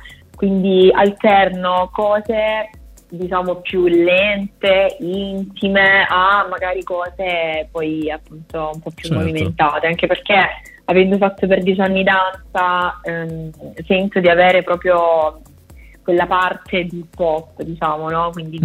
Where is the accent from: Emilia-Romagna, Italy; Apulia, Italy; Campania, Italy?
Apulia, Italy; Manduria; nel mio paese qui a Manduria